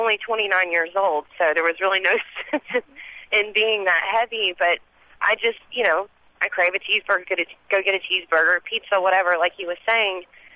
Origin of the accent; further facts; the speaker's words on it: Georgia, United States; I grew up in South Georgia, and fast food and then whole country food with gravy on everything.